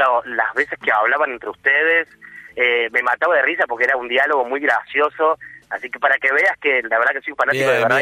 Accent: Córdoba, Argentina; yo soy de Córdoba.

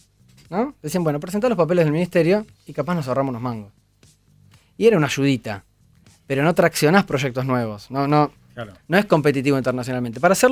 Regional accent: Argentina; Si no, yo digo, yo soy argentino y lo hago más tranqui.

